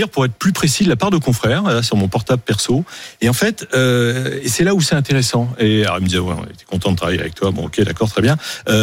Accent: France; Mais moi, je suis français.

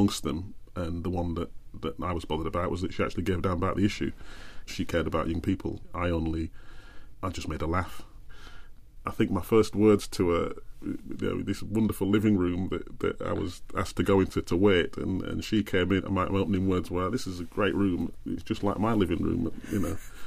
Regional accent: Wakefield, Yorkshire and the Humber, United Kingdom; growing up in Wakefield, being one of a few black families in Wakefield.

